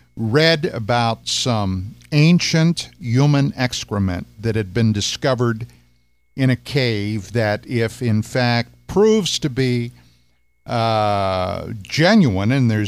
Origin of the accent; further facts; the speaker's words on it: Pennsylvania, United States; Originally, I am from the East Coast. My home state was in Pennsylvania, but I've lived across the United States.